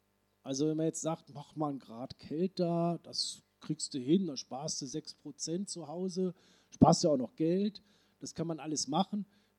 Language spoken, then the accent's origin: German; West Germany, Germany; Also ich bin ja selber ein Wessi